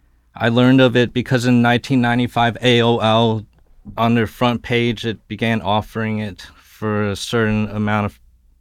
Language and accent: English; Florida, United States; I lived in three different suburbs of increasing size. And the first one was probably small to medium size.